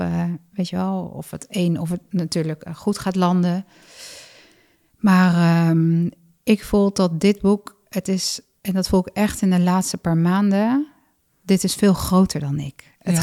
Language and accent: Dutch; Netherlands; We korten alles af als Hollanders.